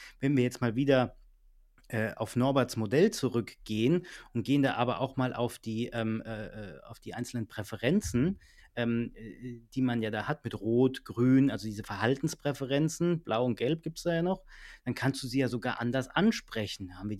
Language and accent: German; Sulzbach, Hesse, Germany; Ich komme aus Sulzbach bei Frankfurt, Sulzbach-Taunus.